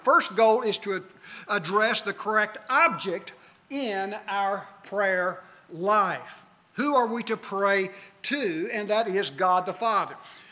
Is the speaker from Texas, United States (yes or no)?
no; Shirley, Arkansas, United States; Now, I grew up in Churches of Christ, and I was a little boy in the Church of Christ in Shirley, Arkansas.